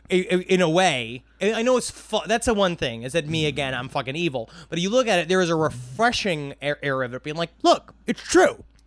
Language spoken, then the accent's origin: English; Queens, New York, United States; I'm from Queens. We knew growing up that Donald Trump